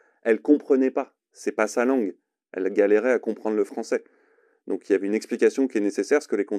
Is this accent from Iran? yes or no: no; France; born there; je ne suis pas arabe. Je suis blanc, je suis né en France, mes parents sont nés en France, je suis un Français de souche en fait.